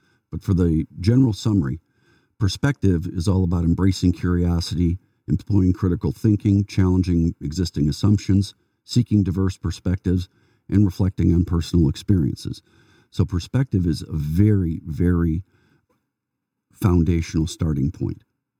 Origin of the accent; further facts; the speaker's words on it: Detroit, Michigan, United States; I was born in the Detroit area. Yes, I did live in Detroit proper during the earliest part of my life, but we moved out to the suburbs fairly quickly.